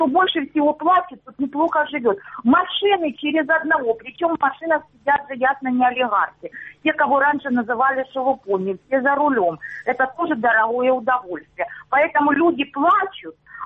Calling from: Starobilsk, Luhansk Oblast, Ukraine; Здравствуйте, я с Луганщины, со Старобельска.

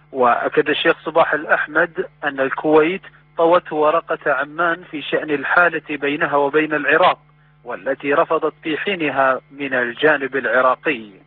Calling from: Beirut, Beirut Governorate, Lebanon; وانا بكلمك من بيروت

